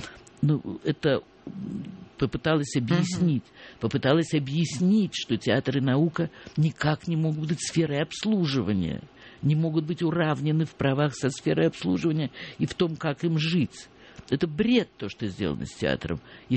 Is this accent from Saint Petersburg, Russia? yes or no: yes; Saint Petersburg, Russia; я ленинградская девочка, я выросла в Ленинграде.